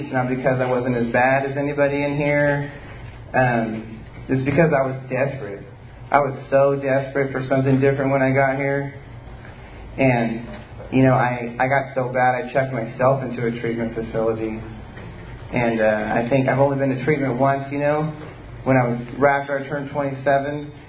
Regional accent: Visalia, California, United States; I grew up here in Visalia, you know, and I don't have anything from my childhood I could blame for my drinking and using.

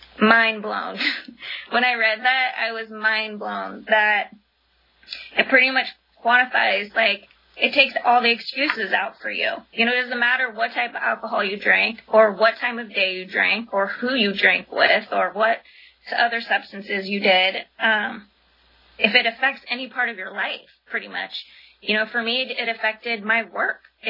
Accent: Visalia, California, United States; I grew up in Visalia, and then I decided that my ticket out of Visalia was going to be to get into college.

